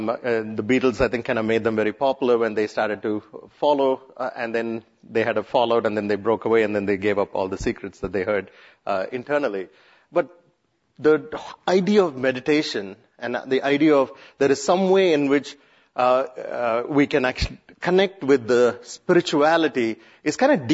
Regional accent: India; I come from India. About 80% of people there are Hindus.

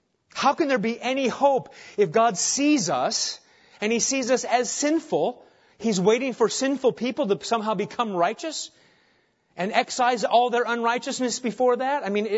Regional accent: Nebraska, United States; When I was growing up in Nebraska, we had a sportscaster.

